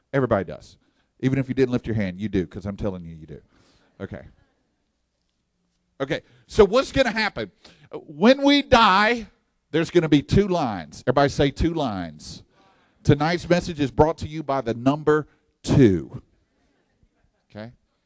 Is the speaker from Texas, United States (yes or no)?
yes; Texas, United States; See, I'm from Texas, and we got pit barbecue down there.